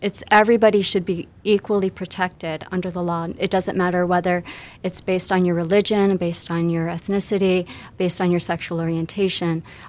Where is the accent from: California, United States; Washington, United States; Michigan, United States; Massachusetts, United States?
Michigan, United States; just being American, being a Michigander